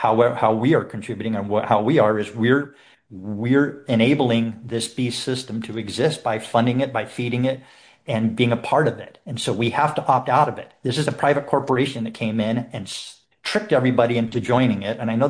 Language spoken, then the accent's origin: English; California, United States; It's so I'm an American. I am a California state citizen.